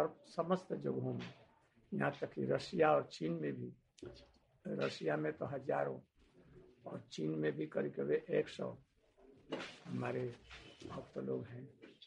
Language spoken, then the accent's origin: Hindi; Bihar, India; उन्होंने हमको हमारी बोली से समझ लिया कि आप बिहारी।